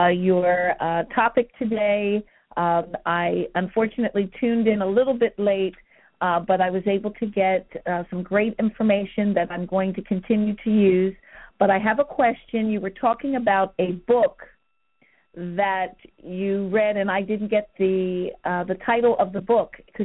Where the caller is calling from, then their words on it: New Jersey, United States; I'm calling from New Jersey.